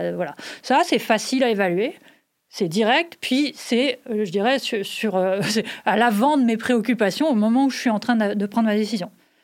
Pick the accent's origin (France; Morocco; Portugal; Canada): France; Ben, moi, je viens de France.